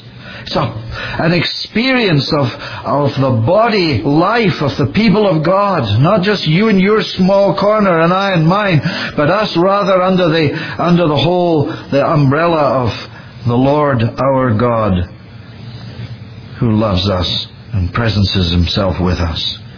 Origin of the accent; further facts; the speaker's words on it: Edinburgh, Scotland, United Kingdom; It reminded me of a monument in my hometown in Edinburgh